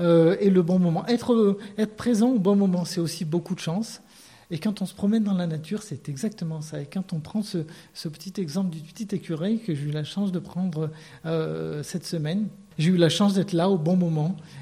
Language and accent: French; Vif, Auvergne-Rhône-Alpes, France; now in Gap, France; Je suis natif de Vif, qui est à une vingtaine de kilomètres de Grenoble.